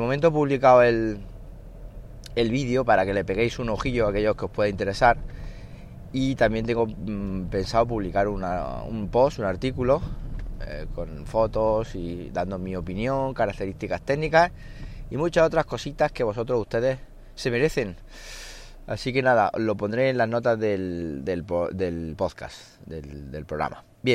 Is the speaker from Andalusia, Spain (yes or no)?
yes; Linares, Andalusia, Spain; Eso sí, como veis, la temperatura de Linares, os me la sé de memoria.